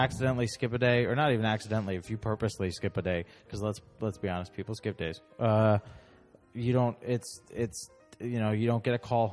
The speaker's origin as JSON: {"language": "English", "town": "Carlsbad", "region": "California", "country": "United States", "tie": "born or raised there", "said": "No, I'm from Carlsbad, California. Born and raised, lived here my whole life."}